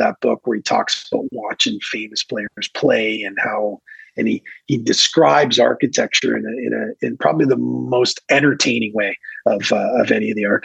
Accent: Windsor, Ontario, Canada; I grew up in Windsor, Ontario, across the river from Detroit.

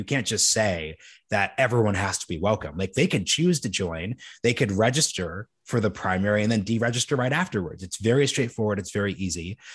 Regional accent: Oregon, United States; also born or lived in Texas / New York / District of Columbia, United States; one party states like my home state of Oregon, definitely a state like Texas where I live now, definitely New York where I used to live, definitely DC.

